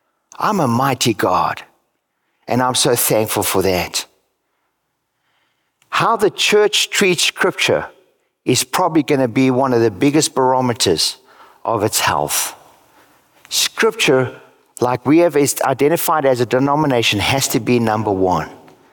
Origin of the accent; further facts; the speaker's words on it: United States; I'm an American. I love the freedoms in our country.